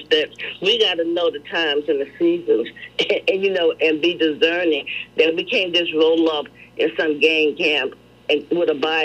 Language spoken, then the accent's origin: English; Memphis, Tennessee, United States; And I'm from Tennessee, from Memphis